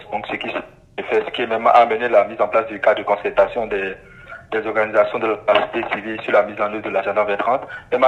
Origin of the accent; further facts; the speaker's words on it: Benin; chez nous au Bénin